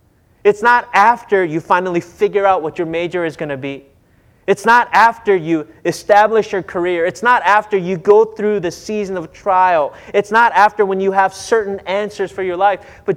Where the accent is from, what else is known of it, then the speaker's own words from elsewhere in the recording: Minnesota, United States; I grew up in Minnesota, and so I learned to ski when I was in elementary school.